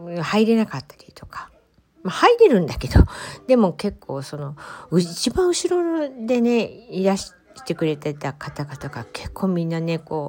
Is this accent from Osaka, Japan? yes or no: yes; Osaka, Japan; 私一応ねその大阪ってアメちゃん文化じゃないですか、だからこっちに来た時に